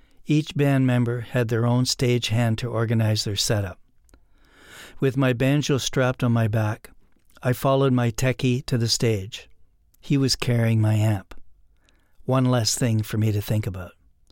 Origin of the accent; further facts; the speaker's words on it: Sault Ste. Marie, Ontario, Canada; my old friend from my hometown of Sault Ste. Marie